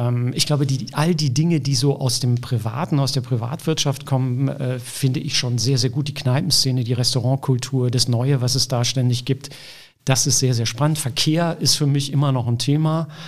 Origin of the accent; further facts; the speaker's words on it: Hamm, North Rhine-Westphalia, Germany; now in Cologne, Germany; Ich bin gebürtiger Westfale. Ich komme aus Hamm, in der Nähe von Dortmund, Ruhrgebiet. Bin aber schon vor, ich weiß gar nicht mehr wie vielen Jahren, also ich glaube ungefähr vor 20 Jahren, nee, muss noch länger gewesen sein, also vor 25 Jahren eigentlich nach Köln gekommen